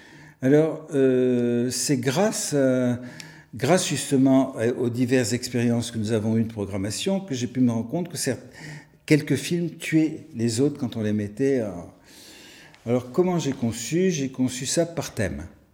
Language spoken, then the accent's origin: French; Tunisia; born there; y avait trois générations qui revenaient à un lieu qui est en plus mon lieu de naissance, puisque je suis né en Tunisie.